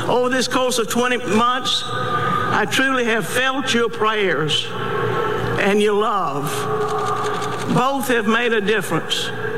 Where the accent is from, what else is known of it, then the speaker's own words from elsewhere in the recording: Camden, Alabama, United States; In fact, when I was growing up in my hometown of Camden, little girls just simply didn't dream about being elected governor of the great state.